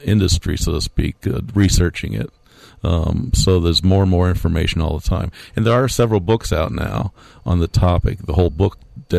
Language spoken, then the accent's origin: English; St. Louis, Missouri, United States; I grew up in St. Louis, yeah.